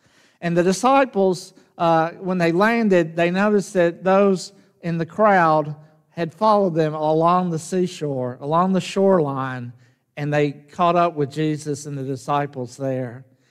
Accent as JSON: {"language": "English", "town": "Jackson", "region": "Tennessee", "country": "United States", "tie": "born or raised there", "said": "The one that comes to first to my mind is the one I grew up in Jackson, Tennessee."}